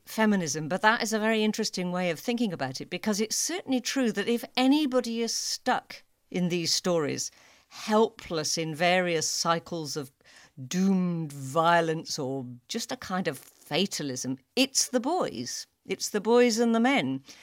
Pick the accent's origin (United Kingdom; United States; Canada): United Kingdom; England; accent: English; of course, I'm reading it in my English accent that I'm stuck